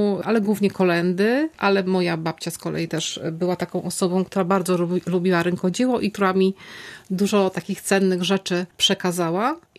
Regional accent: Braniewo, Warmian-Masurian Voivodeship, Poland; jestem z Braniewa, bo wtedy akurat tam się urodziłam, tam jest mój dom rodzinny

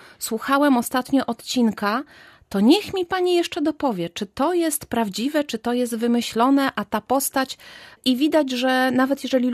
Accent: Dobra, West Pomeranian Voivodeship, Poland; moja rodzinna miejscowość to Dobra, ta koło Nowogardu, położona kilkanaście kilometrów zaledwie od Strzmieli.

